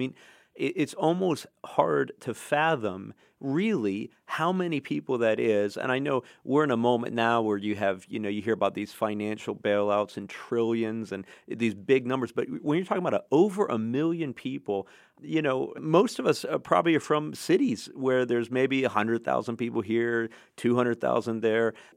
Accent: United States; But as American Christians, I think many, many of us in America are discouraged

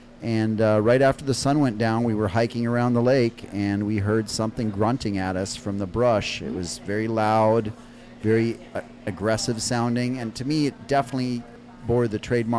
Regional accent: Minnesota, United States; also born or lived in Houston; now in San Antonio, United States; Born and raised in Michigan, Minnesota.

